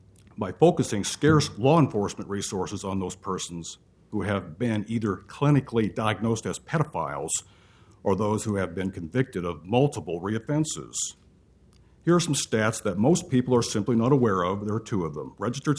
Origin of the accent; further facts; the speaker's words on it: Portland, Oregon, United States; I'm from Northeast Portland